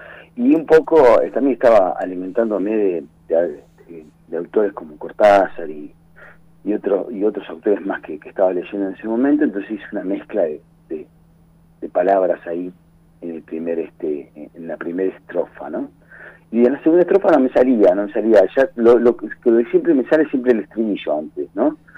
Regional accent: Buenos Aires Province, Argentina; como cantador argentino, porque yo soy argentino de la provincia de Buenos Aires

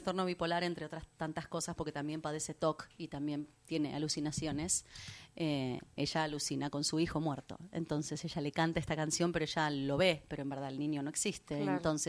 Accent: La Lucila, Buenos Aires Province, Argentina; de chiquita yo vivía en La Lucila, así que mi formación original no me permitía viajar al centro porque iba a la escuela en La Lucila y bueno, toda mi vida allá por Zona Norte.

